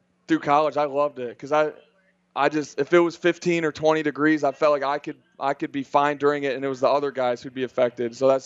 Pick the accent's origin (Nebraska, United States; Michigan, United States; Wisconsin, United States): Michigan, United States; Even for me, obviously I'm from Michigan, so I've played in it, but I've been in the warm now for almost a full year.